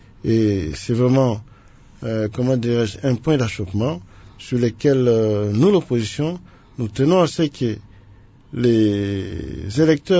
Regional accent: Kasaï, DR Congo; Moi, je viens de Kassai.

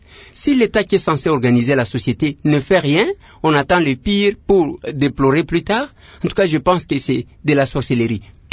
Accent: DR Congo; En tant qu'élu de Kinshasa d'abord, et ensuite en tant que Congolais

